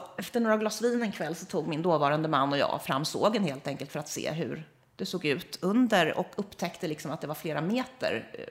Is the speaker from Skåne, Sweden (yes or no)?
no; Karlskrona, Blekinge, Sweden; Jag har bott många år som barn i Karlskrona.